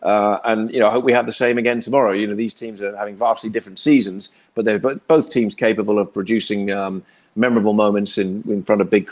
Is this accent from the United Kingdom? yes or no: yes; England, United Kingdom; I grew up watching football in England